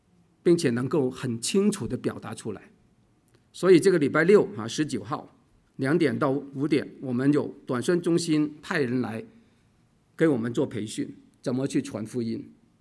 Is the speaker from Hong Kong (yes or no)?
yes; Hong Kong; 我虽然是来自香港